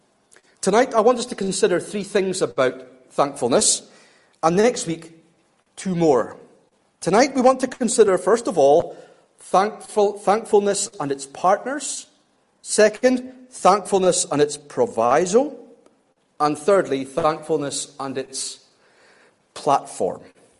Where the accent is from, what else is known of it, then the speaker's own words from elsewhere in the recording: Scotland, United Kingdom; well, I'm Scottish. That's who we are.